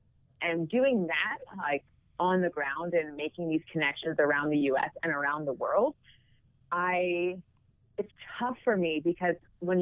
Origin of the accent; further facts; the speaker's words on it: Philadelphia, Pennsylvania, United States; I didn't grow up in Canada or like deep in the Northeast. I grew up in Philly, which is still a good hockey market.